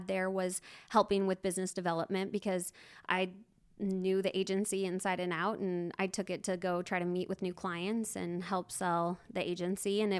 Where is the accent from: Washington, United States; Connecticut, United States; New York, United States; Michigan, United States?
Washington, United States; Tri-Cities; now in Spokane, United States; I'm originally from Tri-Cities.